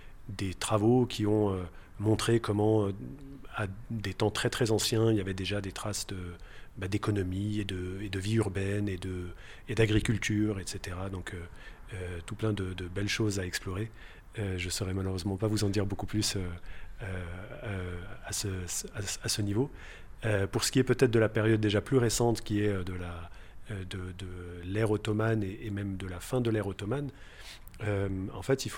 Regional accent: France; now in Palestine; donc je suis palestinien, j'ai grandi en France, fait mes études en France et je suis revenu, je suis venu en Palestine il y a de ça 4-5 ans maintenant

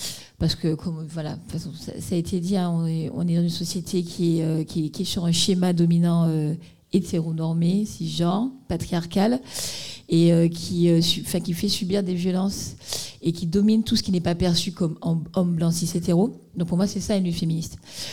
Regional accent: Guadeloupe, France; Je suis une afro-caribéenne, je suis guadeloupéenne, donc je viens d'une colonie départementalisée.

